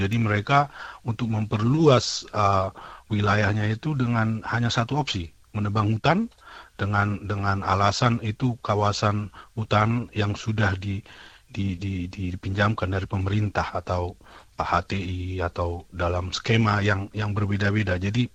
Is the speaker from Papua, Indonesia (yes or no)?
no; Tarutung, North Sumatra, Indonesia; Ya, jadi saya dari Pagar Sinondi, itu di Kecamatan Tarutung, Tapanuli Utara.